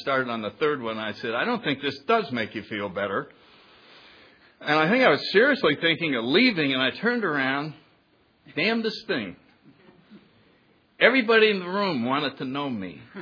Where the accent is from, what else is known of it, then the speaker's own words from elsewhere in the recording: Connecticut, United States; Went right into Yale University in my hometown.